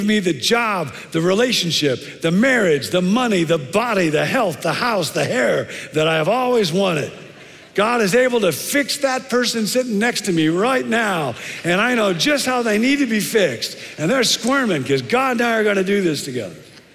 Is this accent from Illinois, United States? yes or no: yes; Rockford, Illinois, United States; Years ago, I was back in my hometown, Rockford, Illinois, getting a haircut, and I was in graduate school at the time